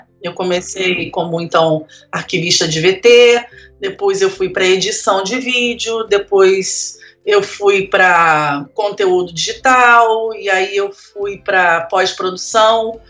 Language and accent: Portuguese; Porto Alegre, Rio Grande do Sul, Brazil; Eu sou de Porto Alegre, nasci no Hospital Moinhos de Vento.